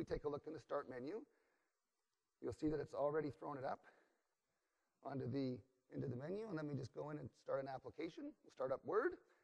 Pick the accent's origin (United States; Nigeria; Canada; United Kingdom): Canada; as I say in my home country of Canada, good day, A.